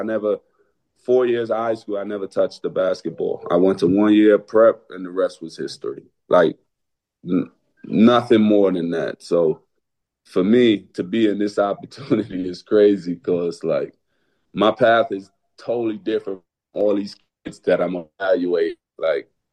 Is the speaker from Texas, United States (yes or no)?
no; Brooklyn, New York, United States; I'm from Brooklyn, so that I was involved in a lot of stuff that was not basketball related.